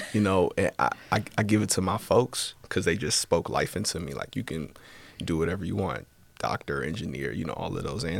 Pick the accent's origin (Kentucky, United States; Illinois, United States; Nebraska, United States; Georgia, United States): Illinois, United States; Oak Park; also born or lived in Chicago; Born there, raised in Oak Park, Illinois, right next to Chicago.